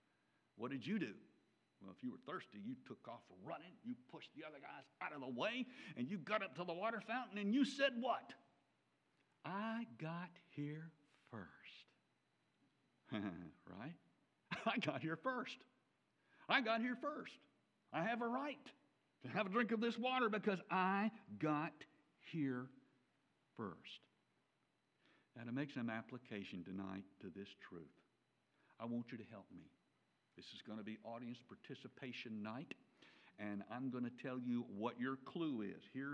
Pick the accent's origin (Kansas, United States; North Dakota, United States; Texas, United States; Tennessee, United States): Tennessee, United States; Memphis; born there; I was born in St. Francis Hospital in Memphis, Tennessee.